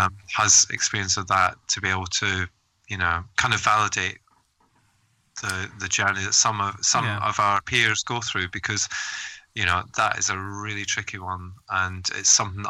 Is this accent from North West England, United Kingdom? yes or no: no; Scotland, United Kingdom; I'm from Scotland, so it's very similar. It's just the accents are slightly different.